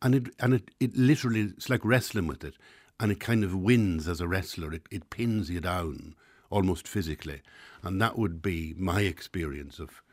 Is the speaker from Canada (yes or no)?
no; Ireland; You know, we do that as Irish as well. We think we're absolutely wonderful at everything, yeah.